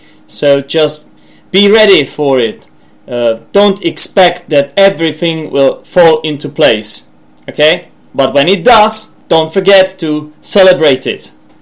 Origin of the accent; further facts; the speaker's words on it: Czechia; and you know I'm from the Czech Republic, I'm Czech, and you might think all Czechs are like this.